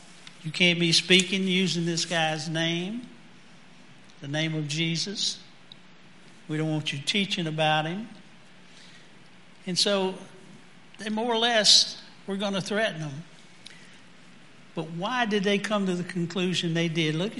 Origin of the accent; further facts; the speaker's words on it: Louisiana, United States; I'm from South Louisiana, by the way. I don't talk backwards.